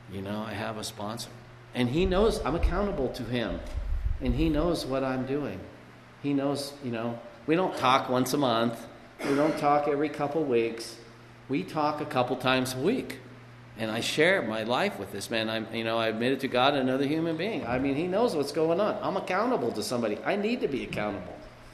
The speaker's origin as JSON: {"language": "English", "town": "Lancaster", "country": "United States", "tie": "born there", "said": "You know, I was born here in Lancaster, and I'm ready to go."}